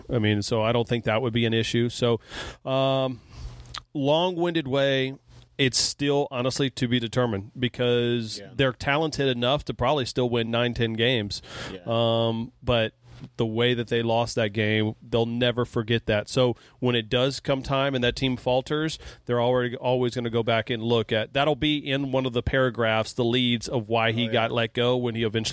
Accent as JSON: {"language": "English", "town": "San Antonio", "region": "Texas", "country": "United States", "tie": "born or raised there", "said": "I grew up in San Antonio."}